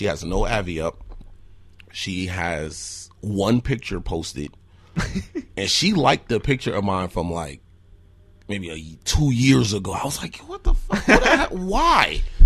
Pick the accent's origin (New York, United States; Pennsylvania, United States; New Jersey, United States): New Jersey, United States; Newark; born or raised there; now in Wisconsin, United States